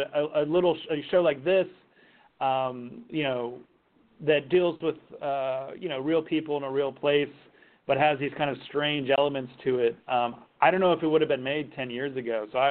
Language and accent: English; Long Beach, California, United States; I guess as a SoCal knucklehead, I'll be representing my tribe. I grew up in Southern California, in Long Beach, in Orange County